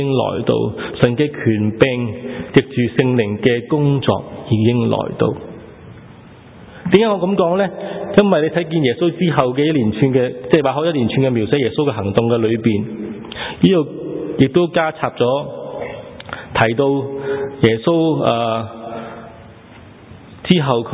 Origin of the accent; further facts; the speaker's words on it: China; 其实这个观念我们中国人不陌生的，为什么？因为中国人也都有同样观念，我们的皇帝历代叫做天子。